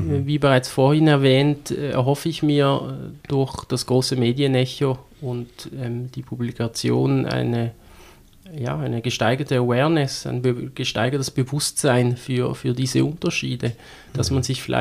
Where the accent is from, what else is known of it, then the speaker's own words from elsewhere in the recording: Basel, Basel-Stadt, Switzerland; now in Germany; Ich bin in Basel aufgewachsen und habe auch hier studiert und auch lange am Unispital Basel gearbeitet, nach einem kurzen Abstecher nach Chur